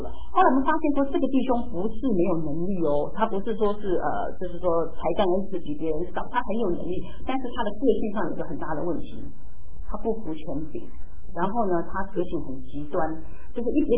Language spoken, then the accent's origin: Chinese; China; 就是我们中国人讲什么救急不救穷